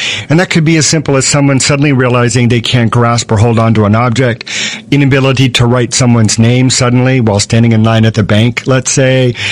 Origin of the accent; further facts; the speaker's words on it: Pearl City, Hawaii, United States; Yeah, I grew up in Pearl City. I work at Palimomi.